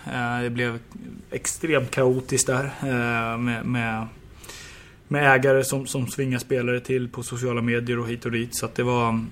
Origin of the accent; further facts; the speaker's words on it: Stockholm, Stockholm County, Sweden; komma hem till Stockholm och Djurgården och min hemstad.